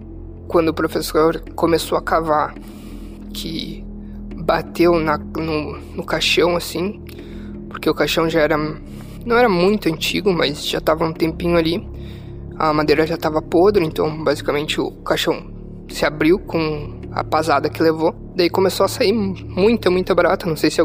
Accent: Rio Grande do Sul, Brazil; eu sou do Rio Grande do Sul.

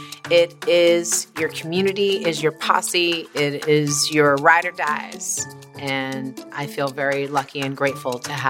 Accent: Brooklyn, New York, United States; born there; I was born in Coney Island, Brooklyn.

